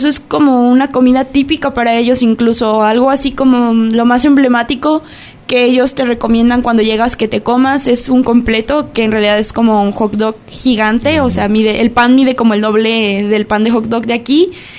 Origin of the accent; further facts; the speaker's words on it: Guadalajara, Jalisco, Mexico; now in Mexico City, Mexico; a pesar de que vengo de una ciudad, soy de Guadalajara, fue todo un reto vivir en una ciudad tan grande.